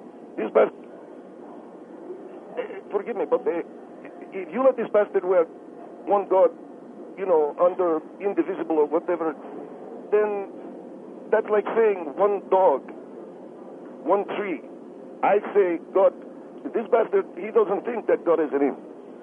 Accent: Egypt; now in United States; Well, I'm from Egypt. I love this country, but I'm not really Arab American. I'm Arab, an Egyptian

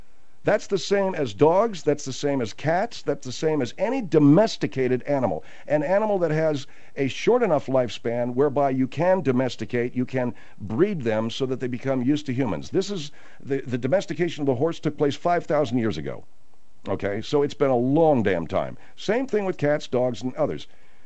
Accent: Arcadia, California, United States; I grew up in Arcadia, the home of Santa Anita Racetrack. I love thoroughbred racing, and I grew up with the belief

